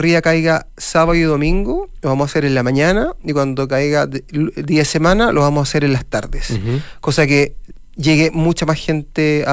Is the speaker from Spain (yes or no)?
no; Santiago, Santiago Metropolitan Region, Chile; los que somos santiaguinos tenemos condiciones muy favorables para hacer deporte